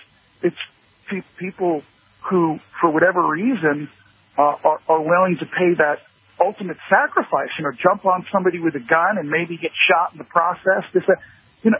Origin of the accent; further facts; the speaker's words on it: New York, United States; also born or lived in Arizona; I'm from New York. I lived in Arizona for 8 years. Both my kids were born there.